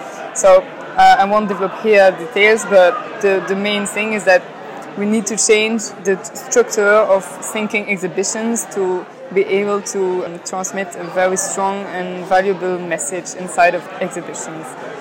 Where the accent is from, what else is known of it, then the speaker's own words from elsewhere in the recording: Belgium; from Belgium. I'm 26 years old.